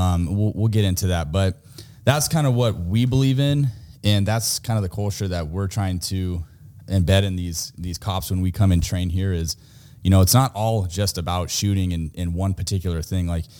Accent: California, United States; You know, we're from California, completely across the other side of the United States.

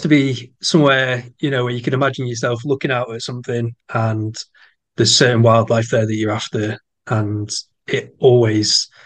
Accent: North West England, United Kingdom; growing up in Lancashire

